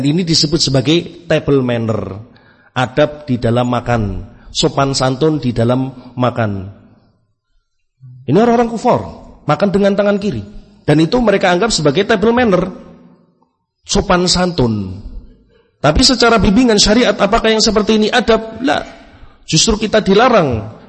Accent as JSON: {"language": "Indonesian", "town": "Surakarta", "region": "Central Java", "country": "Indonesia", "said": "saya juga orang Jawa, Solo"}